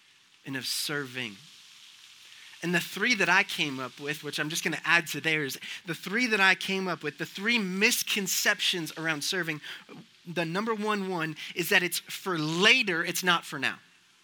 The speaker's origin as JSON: {"language": "English", "region": "Connecticut", "country": "United States", "said": "I'm from Connecticut. We don't have Chick-fil-A."}